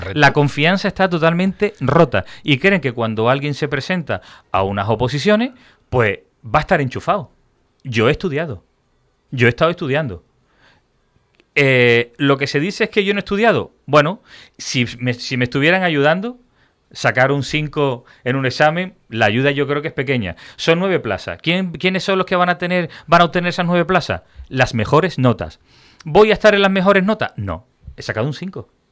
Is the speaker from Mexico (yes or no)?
no; Spain; Soy español y cumplo, por lo tanto, no hay ningún problema.